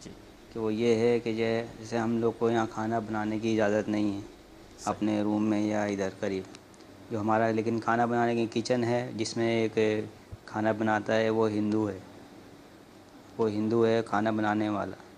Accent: Pakistan; now in Dubai, United Arab Emirates; میں پاکستان سے ہوں، پر ابھی میں دبئی میں کام کرتا ہوں.

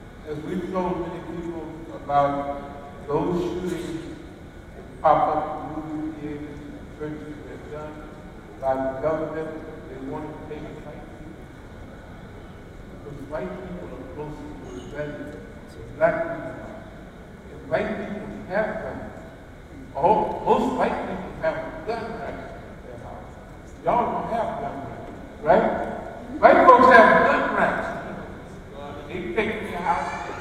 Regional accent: the South, United States; It's just my opinion, and I'm from the South.

